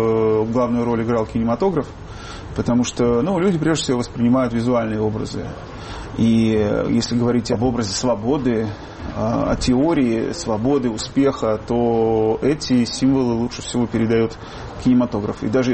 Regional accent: Odesa, Odesa Oblast, Ukraine; Я вот сам одессит

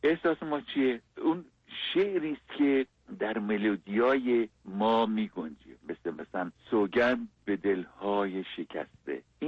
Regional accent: Khuzestan, Iran; حالا من با اینا فرقم اینه که اهل خوزستانم

